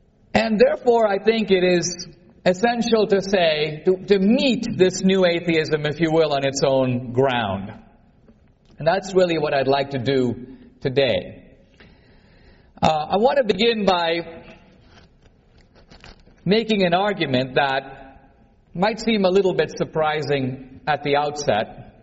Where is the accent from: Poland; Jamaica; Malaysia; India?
India; When I was a kid growing up in India, we learned a proverb